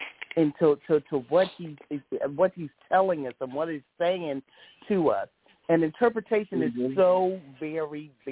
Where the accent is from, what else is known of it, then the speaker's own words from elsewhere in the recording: Philadelphia, Pennsylvania, United States; I'm from Philadelphia.